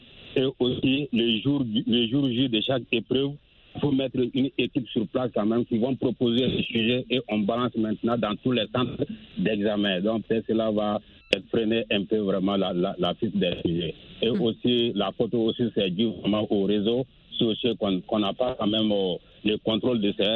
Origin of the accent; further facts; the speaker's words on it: Mali; Même chez nous, au Mali, par exemple, les épreuves du DEF et du BAC, il y a eu des fuites de sujets